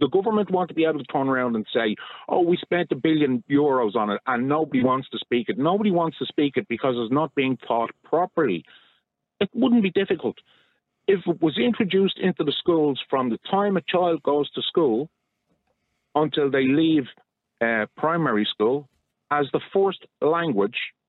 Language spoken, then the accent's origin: English; Ireland; I'm Irish. I'm ashamed of the fact that I was reared, and I'm now 63 years of age, and I'm only beginning to learn my national language.